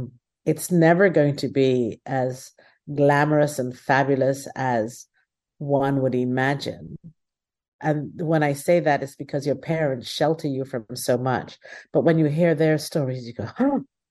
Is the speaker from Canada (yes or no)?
no; Guyana; I'm from Guyana. Who are my Guyanese artists?